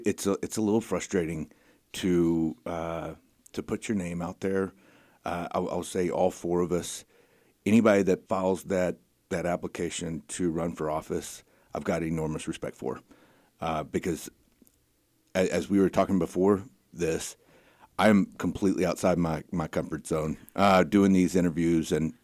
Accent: Texas, United States; born or raised there

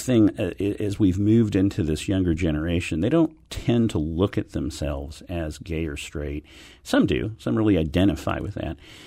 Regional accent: Lawrence, United States; my hometown of Lawrence has recently implemented such a good sex education program

